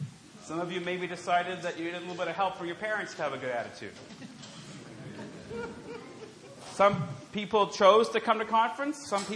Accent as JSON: {"language": "English", "region": "New Jersey", "country": "United States", "said": "I'm from New Jersey. And I know a lot of New Jersey people are here"}